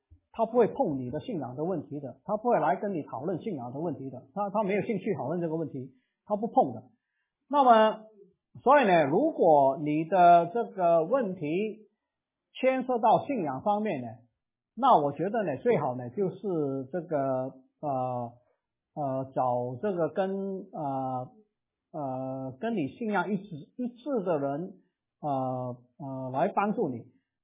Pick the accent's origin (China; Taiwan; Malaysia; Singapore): China; 我们中国人对这个精神科跟这个心理的问题啊